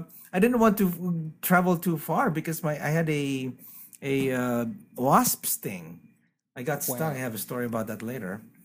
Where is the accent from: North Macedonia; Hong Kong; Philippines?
Philippines; now in United States; I'm an American citizen. But I am originally from the Philippines